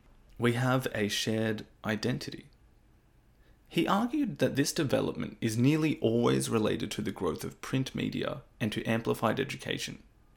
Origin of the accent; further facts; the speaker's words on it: Australia; I'm still going to say, yes, I'm an Australian.